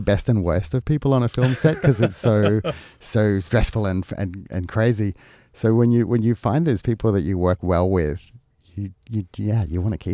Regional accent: Brisbane, Queensland, Australia; I was born in Western Queensland, but then I moved to Brisbane. I grew up in West End, which was, at the time a really dense migrant community, and I think I was probably the only white kid on the block kind of thing

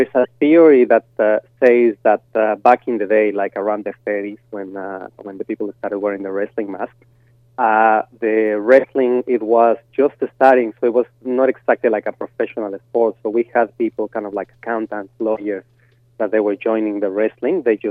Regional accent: Mexico; now in Australia; Well, I'm originally from Mexico. I've been living here in Australia for about 13 years.

